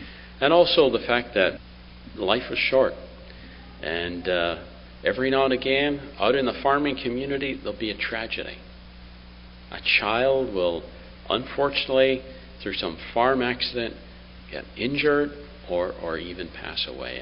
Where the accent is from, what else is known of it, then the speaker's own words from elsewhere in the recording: Belgrave, Ontario, Canada; also born or lived in Ireland; I was born in Ireland, for those that don't know, and I was 7 years old when my parents and siblings, we emigrated to Canada. We came to a little village called Belgrave, just south of Wingham in Ontario. And we lived on a farm